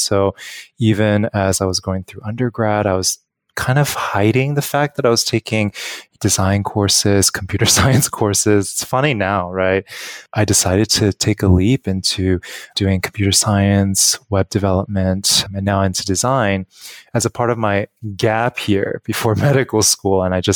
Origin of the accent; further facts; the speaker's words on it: Los Angeles, California, United States; now in New York City, United States; So I am from Los Angeles, born and raised. I went to school in San Diego, and I have since then traveled around the world and ended up in New York City.